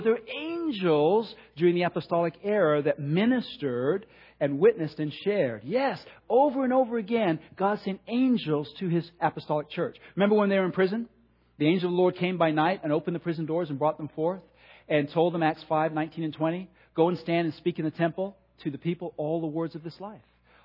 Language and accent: English; England, United Kingdom; I was raised in England and I have this natural reserve.